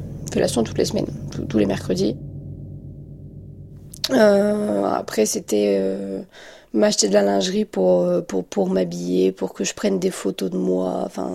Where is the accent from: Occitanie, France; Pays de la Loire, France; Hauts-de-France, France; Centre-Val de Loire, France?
Hauts-de-France, France; Douai; J'étais chez moi à Douai, donc chez mes parents.